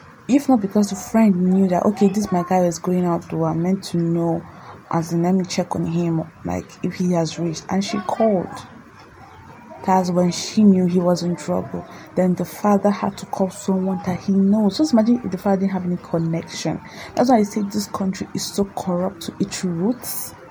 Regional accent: Nigeria; but I just wanna let you guys know, as a Nigerian, if you have the opportunity to jackpot, if you have the opportunity to leave, my dear, leave.

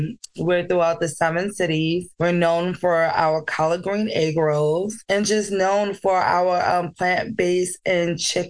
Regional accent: New York, United States; I'm from New York, so she would expose me to different cultures and different foods.

